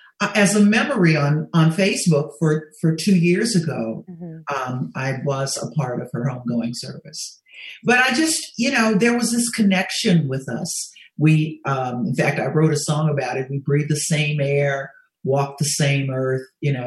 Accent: Memphis, Tennessee, United States; born there; Well, I was born in Memphis, and I tell people all the time that Memphis has, per square foot, more talent than I've ever seen anywhere.

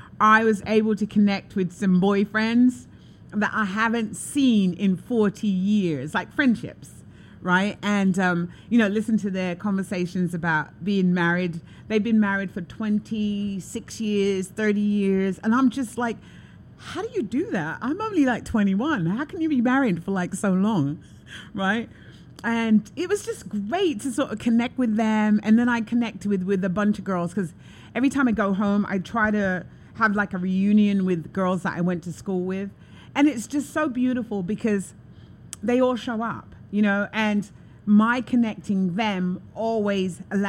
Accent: London, United Kingdom; I'm a Londoner, but I'm clueless now.

